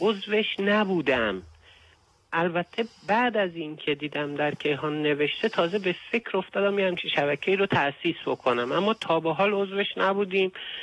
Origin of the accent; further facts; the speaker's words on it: Iran; moved away; من خودم از وقتی از ایران بیرون اومدم